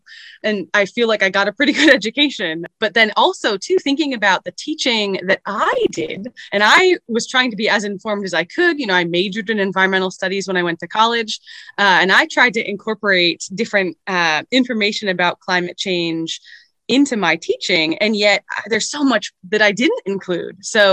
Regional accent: New York, United States; and I'm from the Finger Lakes region of New York State, actually.

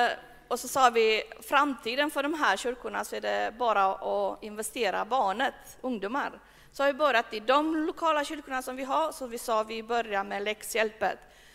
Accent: Sweden; born there; Att jag är född i Sverige, det har mig bara på.

